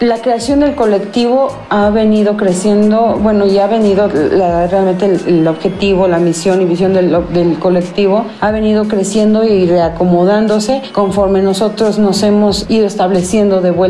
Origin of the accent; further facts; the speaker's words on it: Mexico; a pesar de que somos mexicanos, pues nos ha tocado crear nuestra propia comunidad